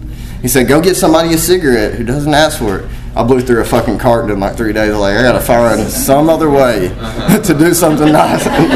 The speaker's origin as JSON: {"language": "English", "region": "Tennessee", "country": "United States", "said": "I'm from East Tennessee."}